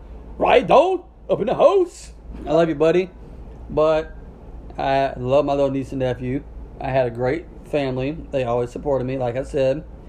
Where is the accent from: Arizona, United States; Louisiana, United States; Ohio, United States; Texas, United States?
Louisiana, United States; Natchitoches; born there; Well, I was born in Natchitoches, Louisiana.